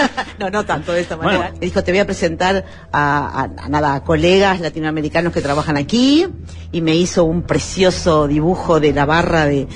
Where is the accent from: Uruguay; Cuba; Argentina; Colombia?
Uruguay; bueno, venimos de Uruguay